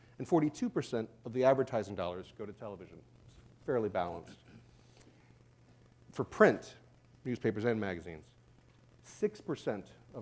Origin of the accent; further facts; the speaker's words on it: United States; I am from the United States, but I am a great Canadaphile.